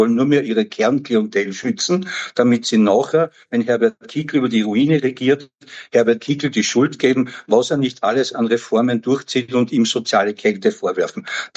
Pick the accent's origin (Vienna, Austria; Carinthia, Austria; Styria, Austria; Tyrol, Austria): Styria, Austria; Als ich in die Volksschule gegangen bin, war die Mur in meiner Heimat Steiermark ein giftiges Gewässer südlich von Leoben.